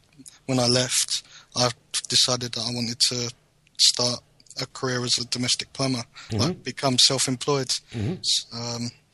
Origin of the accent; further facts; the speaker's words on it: Crayford, London, United Kingdom; I'm from Crayford in Kent